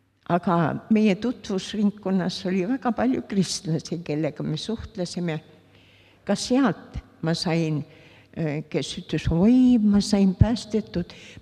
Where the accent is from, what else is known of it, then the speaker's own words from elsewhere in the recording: Tallinn, Harju County, Estonia; born there; Vanustan palju, 84. Sündinud olen Tallinnas.